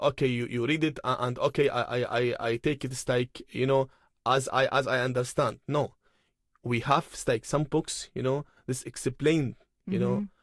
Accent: Iraq; Exactly in Iraq, you know, because I am from Iraq, so I know what has happened in my country.

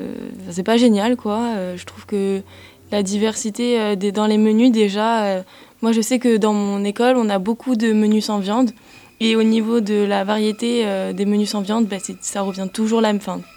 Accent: Toulouse, Occitanie, France; j'ai 19 ans et je suis en première année de droit à Toulouse. J'ai toujours vécu à Toulouse.

